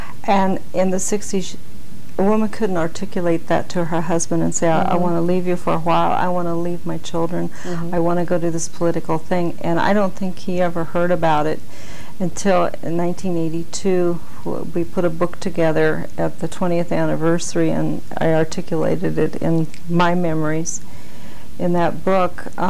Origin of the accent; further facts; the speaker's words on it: Missouri, United States; My family, I grew up in Missouri.